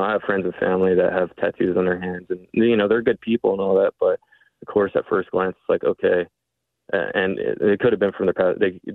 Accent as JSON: {"language": "English", "town": "San Antonio", "region": "Texas", "country": "United States", "tie": "born or raised there", "said": "I grew up around, I'm from San Antonio, inner city. I knew a lot of friends in inner city San Antonio."}